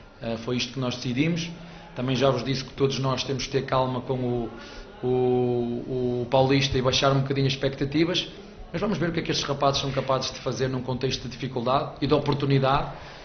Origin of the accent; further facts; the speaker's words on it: Portugal; vocês sabem que nós também somos portugueses